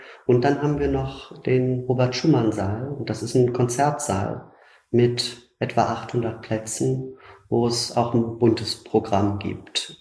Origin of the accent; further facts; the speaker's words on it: Hamburg, Germany; ich bin in Hamburg aufgewachsen